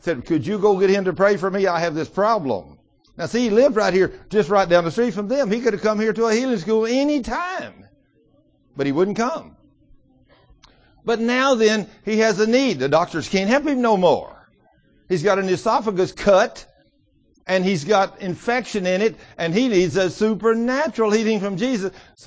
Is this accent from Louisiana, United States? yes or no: no; Las Vegas, Nevada, United States; I'm from Las Vegas, and I've come here on a special purpose.